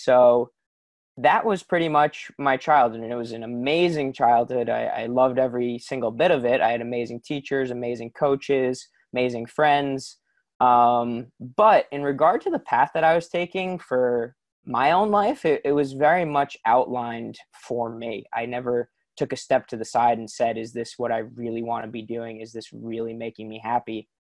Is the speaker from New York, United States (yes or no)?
yes; New York, United States; So I was born on Long Island in New York. I'm in my childhood home right now as we chat